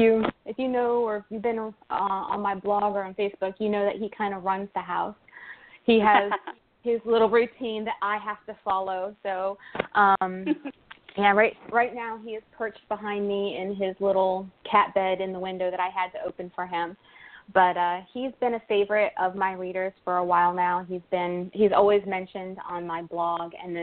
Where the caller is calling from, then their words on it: Moyock, North Carolina, United States; I'm calling in from Moyock, North Carolina, which is right on the Virginia border